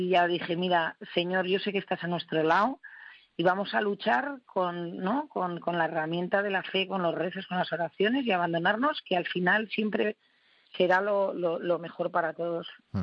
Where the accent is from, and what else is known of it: Basque Country, Spain